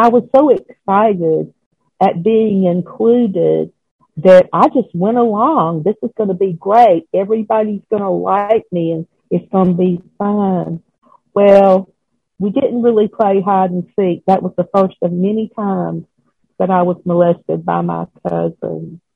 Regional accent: Georgia, United States; born there; I was born in South Georgia, in the town I live in now, although I've been other places.

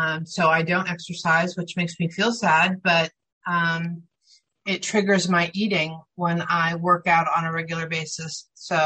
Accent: California, United States; also born or lived in Pennsylvania; I was born in Pennsylvania and to a workaholic, bipolar father and a drunk mother. And they split up when I was two, and my dad moved across country to California.

